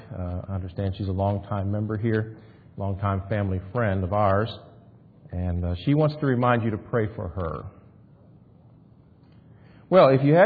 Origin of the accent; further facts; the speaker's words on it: Maryland, United States; My roots are here, although I grew up in Maryland.